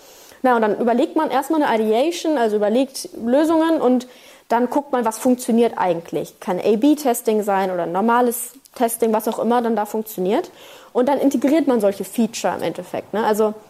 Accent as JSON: {"language": "German", "region": "Berlin", "country": "Germany", "said": "Ich bin ja aus Berlin, ja, genau."}